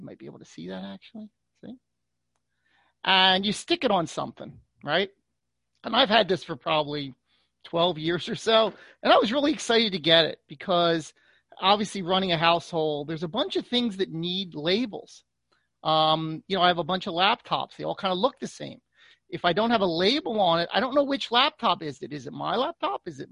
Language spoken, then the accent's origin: English; Philadelphia, Pennsylvania, United States; But you could have a label that I'm from the Philadelphia area or from Pennsylvania. That's a label. I'm a U.S. citizen. That's a label. I'm Armenian. That's a label.